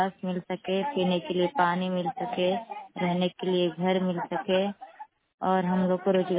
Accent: Dharara Kala, Bihar, India; ग्राम धरारा कला पंचायत से हूँ, फतेहपुर प्रखंड गया जिला के रहने वाले हूँ

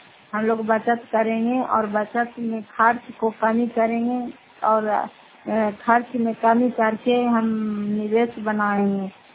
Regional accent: Fatehpur, Bihar, India; घर फतेहपुर, पंचायत मकरौता, जिला नालंदा, कराकसरा ब्लॉक की निवासी हूँ।

